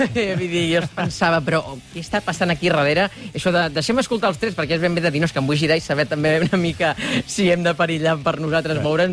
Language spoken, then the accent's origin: Catalan; Berga, Catalonia, Spain; Soc de Berga.